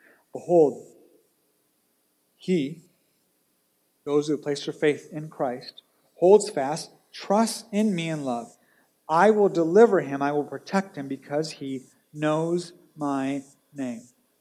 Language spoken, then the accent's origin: English; Japan; So growing up in Japan, where Buddhism and Shintoism are the main religions, I remember as a kid, the first house we lived in on the kind of lower end of this mountain